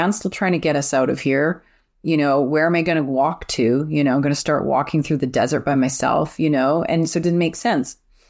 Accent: Alberta, Canada; We're from Alberta.

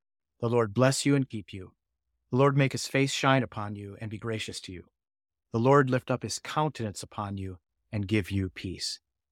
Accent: United States; Yeah, I'm an American, and my government, most of the government, is vying for a ceasefire.

